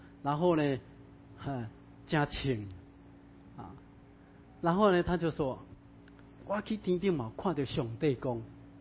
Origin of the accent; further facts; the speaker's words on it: China; 所以我们中国人非常尊天，崇乎自然